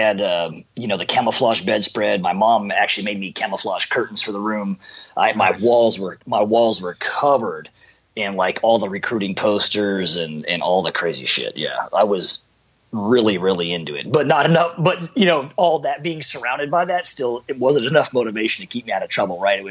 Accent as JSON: {"language": "English", "town": "San Diego", "region": "California", "country": "United States", "tie": "born or raised there", "said": "And the neighborhood I grew up in, yeah, I grew up in Southeast San Diego. Off of, you know, kind of a place called Skyline Drive."}